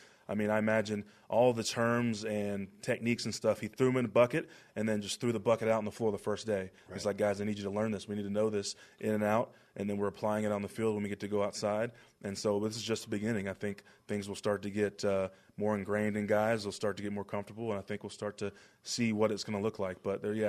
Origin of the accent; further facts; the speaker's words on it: Dallas, Texas, United States; now in Buffalo, United States; I'm from Texas, you know. Even though I'm from Dallas, I prefer things to be a little slower.